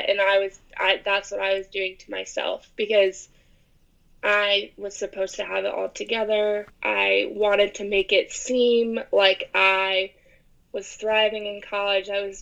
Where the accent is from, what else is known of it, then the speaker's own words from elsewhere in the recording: Baltimore, Maryland, United States; I'm originally from Baltimore, so it's a plane ride from Baltimore, from my family, from familiarity